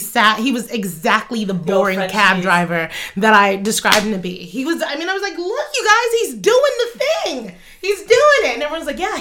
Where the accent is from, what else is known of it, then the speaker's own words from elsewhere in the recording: United States; But I was looking at it as a child and also as an American.